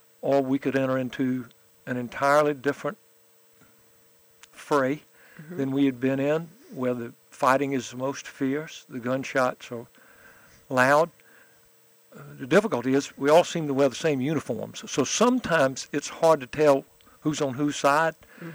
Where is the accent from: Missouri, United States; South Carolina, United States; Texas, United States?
South Carolina, United States; born there; I was born in South Carolina, educated in upstate at Wofford, and then I live in the Midlands.